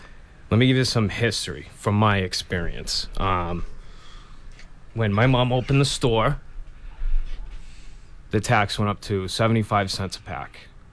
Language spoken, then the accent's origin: English; Massachusetts, United States; I grew up on the South Shore.